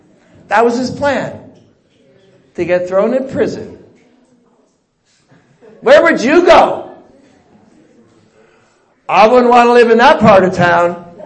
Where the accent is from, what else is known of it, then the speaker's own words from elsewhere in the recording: San Diego, California, United States; now in Bakersfield, United States; You know, it's great moving from San Diego to Bakersfield. You know why? They say, where are you from? San Diego.